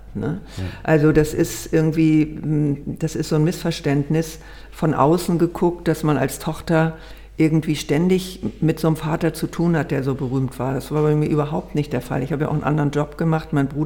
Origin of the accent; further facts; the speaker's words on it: Zurich, Switzerland; born there; ich bin im Wohlstand geboren in Zürich